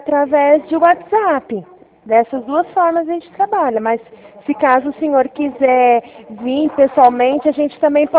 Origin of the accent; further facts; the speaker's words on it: Ribeirão Preto, São Paulo, Brazil; Eu sou da cidade de Ribeirão Preto.